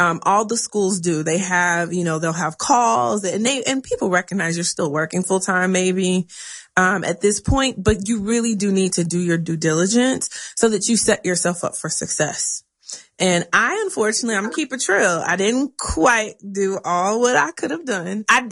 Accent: Texas, United States; I'm from Texas, so that made it a lot easier.

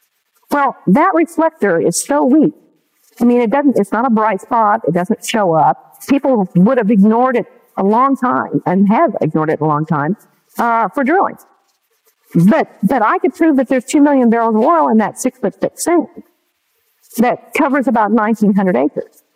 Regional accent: Oklahoma, United States; I mean, it's just like Oklahoma. I grew up in Oklahoma.

